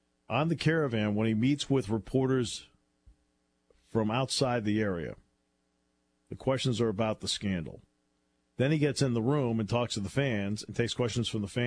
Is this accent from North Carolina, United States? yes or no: no; Hartford, Connecticut, United States; as I'm speaking in his hometown of Boston on Saturday, he's speaking in my hometown of Hartford on Thursday.